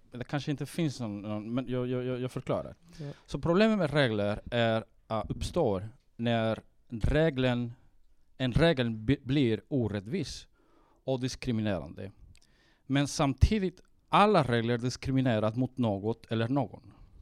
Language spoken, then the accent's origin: Swedish; Sweden; born there; moved away; Men samtidigt har jag rötter i Sverige. Jag föds i Sverige och min pappa är svensk.